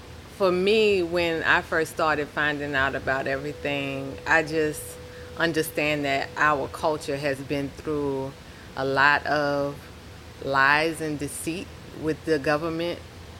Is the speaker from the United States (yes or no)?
yes; New Orleans, Louisiana, United States; also born or lived in New York / Houston; I was born in New York, raised in New Orleans, and even moved to Houston back and forth. Like, I'm kind of from everywhere, but New Orleans was like my life lesson place.